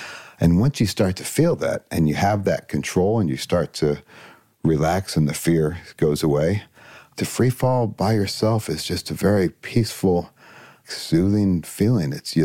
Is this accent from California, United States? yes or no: no; Columbus, Ohio, United States; Mostly in Columbus, Ohio.